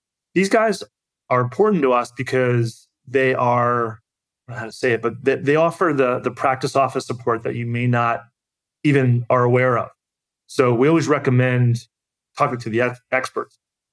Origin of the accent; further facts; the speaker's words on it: Long Island, New York, United States; And I'm from Long Island, New York. So there weren't a lot of pig shows where I grew up.